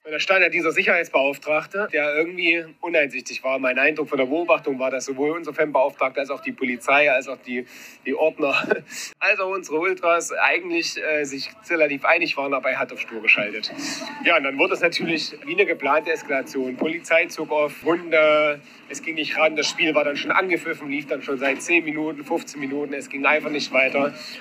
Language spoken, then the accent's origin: German; Weimar, Thuringia, Germany; now in Potsdam, Germany; Wir sind Potsdamer, ich bin Exil-Weimarer und wohne schon ewig in Potsdam.